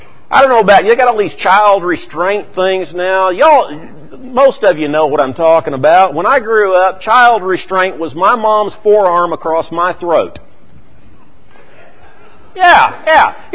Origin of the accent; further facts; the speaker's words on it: United States; I'm an American. Those are my people. Those are my history events.